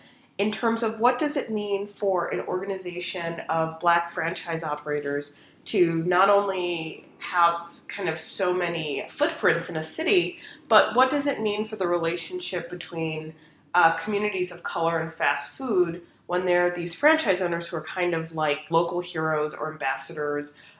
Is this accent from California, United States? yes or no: no; Chicago, Illinois, United States; I would spend a lot of time in my hometown of Chicago.